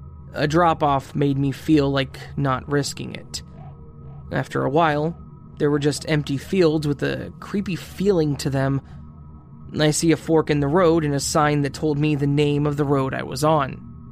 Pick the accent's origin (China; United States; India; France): India; At this point, I would like to clarify that I'm from India, and back then, I still hadn't traveled to Europe